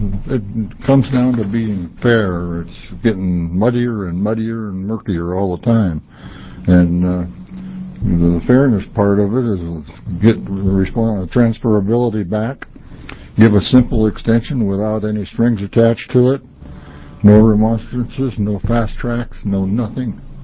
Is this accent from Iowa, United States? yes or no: no; Canby, Oregon, United States; from Canby, Oregon